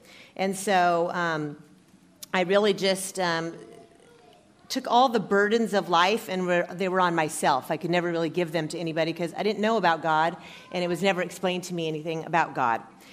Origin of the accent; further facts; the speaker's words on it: Nebraska, United States; And I grew up in Nebraska. I don't know if you guys have ever heard of Nebraska, but it's in the Midwest. And I grew up on a farm